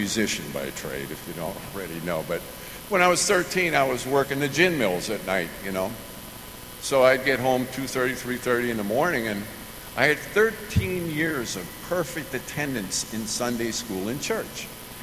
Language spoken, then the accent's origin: English; Pennsylvania, United States; I'm a kid from Eastern Pennsylvania, not too far from here, between Allentown and Stroudsburg, but call it Poconos, you know.